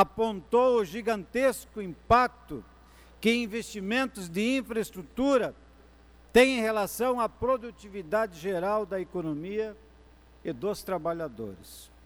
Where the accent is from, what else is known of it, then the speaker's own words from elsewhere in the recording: Santa Catarina, Brazil; Venho do oeste de Santa Catarina